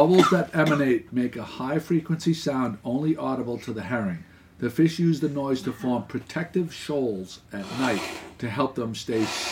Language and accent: English; Gloucester, Massachusetts, United States; It's the same name as my hometown, Gloucester.